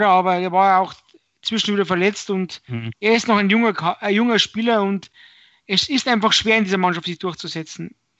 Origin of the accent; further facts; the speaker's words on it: Bavaria, Germany; born there; Ich bin ja in Bayern geboren und da wird man eigentlich schon von Haus aus katholisch.